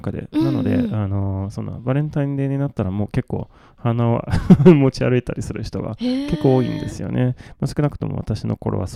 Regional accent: Malmö, Skåne, Sweden; 私が生まれ育ったマルメにしかなかったのかもしれないですね

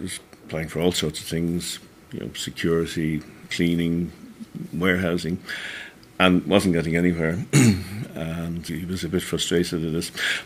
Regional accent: Dublin, Leinster, Ireland; I'm from Dublin.

